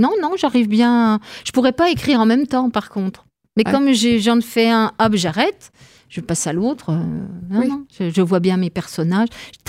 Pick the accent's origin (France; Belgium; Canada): France; Mirecourt, Grand Est; Pourtant, je suis de Mirecourt.